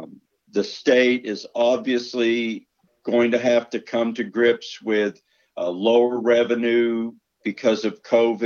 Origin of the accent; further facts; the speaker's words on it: East Coast, United States; moved away as an adult; now in Spokane, United States; I grew up on the East Coast. I moved to the Spokane area about 20 years ago.